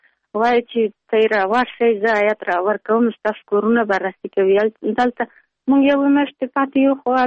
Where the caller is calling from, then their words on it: Pul-e Khumri, Baghlan, Afghanistan; د پلخمرې.